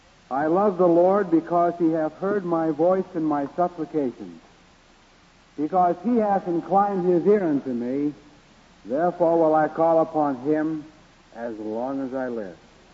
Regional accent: Le Mars, Iowa, United States; As a boy, I was raised over here near Sioux City in Lamar.

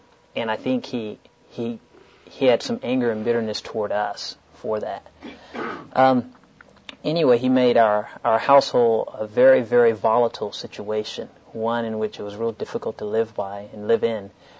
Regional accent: Birmingham, Alabama, United States; born there; I was born in Birmingham, Alabama, in the height of the Civil Rights Movement.

